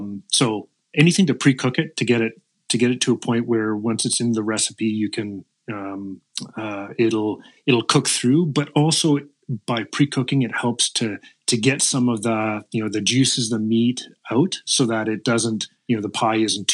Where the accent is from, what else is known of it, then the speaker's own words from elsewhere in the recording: the Maritimes, Canada; I mean, you know, I grew up in the Maritimes